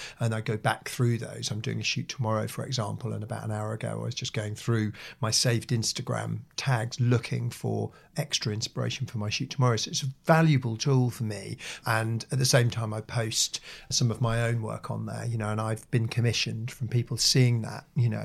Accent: Norwich, East of England, United Kingdom; I started photographing bands in my hometown of Norwich

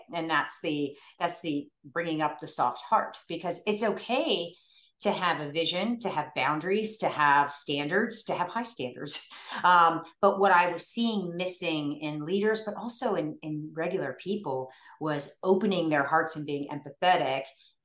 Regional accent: Virginia, United States; I grew up, I was adopted by an amazing family. I grew up in Northern Virginia, and I went on to be an athlete, a college athlete.

